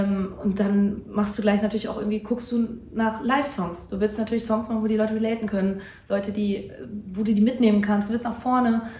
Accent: Germany; born there; Ich bin zwar in Deutschland geboren, aber wir sind halt, bis ich glaube ich 6 war, eigentlich immer halbjährlich hin und her geflogen.

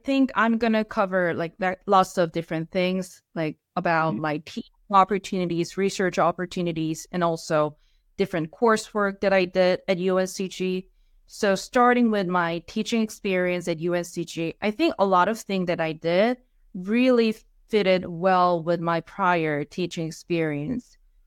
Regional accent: South Korea; moved away as an adult; I'm originally from South Korea, and I was a classroom teacher back in South Korea in Seoul for about 4 years.

